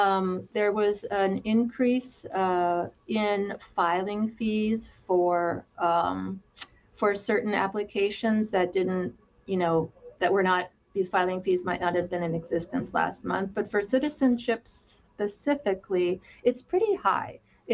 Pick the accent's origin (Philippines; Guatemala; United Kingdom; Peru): Philippines; now in United States; we are a family of immigrants. I am from the Philippines, and my we came here as immigrants in the 1960s. And actually, my parents settled in a rural area in Wisconsin.